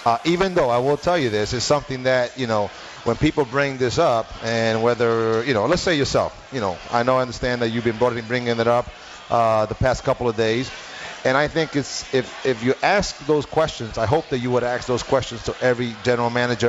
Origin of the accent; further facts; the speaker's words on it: New York City, New York, United States; The fact is, growing up in New York City, I never think about race, Chris.